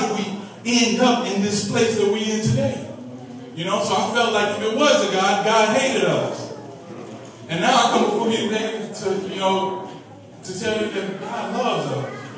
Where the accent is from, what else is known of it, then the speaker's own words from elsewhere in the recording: Cahokia, Illinois, United States; I was born and raised in Cahokia, Illinois.